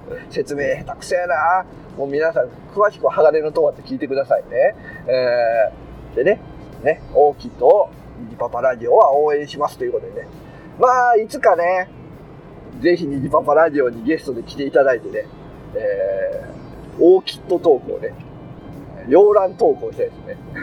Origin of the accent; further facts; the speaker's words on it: Tokushima, Japan; 僕は徳島県ですけども